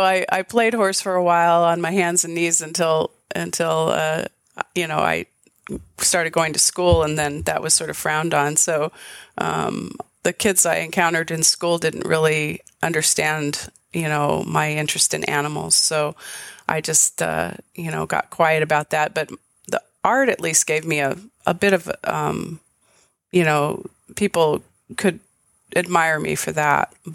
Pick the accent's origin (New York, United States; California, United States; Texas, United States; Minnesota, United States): California, United States; Long Beach; Long Beach, California, Southern California.